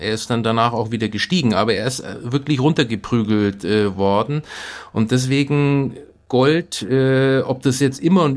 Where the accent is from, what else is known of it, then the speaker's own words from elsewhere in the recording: Nuremberg, Bavaria, Germany; Ich bin ja in Nürnberg aufgewachsen